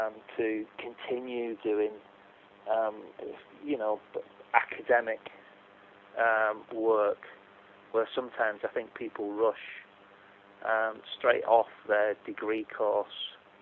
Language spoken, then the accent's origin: English; Wigan, North West England, United Kingdom; I was part of a music collective in my hometown of Wigan